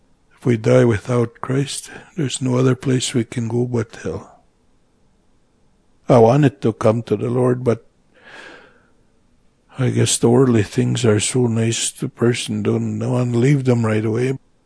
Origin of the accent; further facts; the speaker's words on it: Kikino, Alberta, Canada; I'm from Kikino Métis Settlement, and I was raised here. I was 1 year old when my parents moved to Kikino, and it's been rough in times when I was growing up